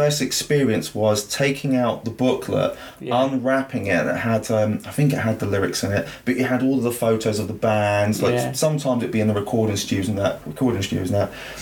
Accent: Leigh Park, South East England, United Kingdom; and I grew up in Lee Park

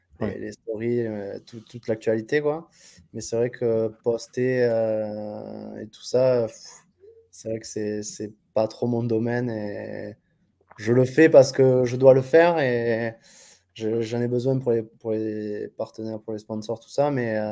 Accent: Agen, Nouvelle-Aquitaine, France; born there; Je suis né à Agen, dans le Lot-et-Garonne.

